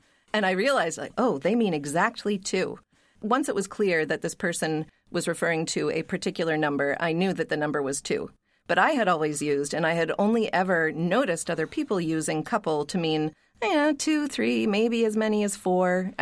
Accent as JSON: {"language": "English", "town": "Pittsburgh", "region": "Pennsylvania", "country": "United States", "tie": "born or raised there", "lives_now": "New England, United States", "said": "Now, I didn't learn the use of the word couple to mean very specifically two until I moved to New England. I grew up in Pittsburgh."}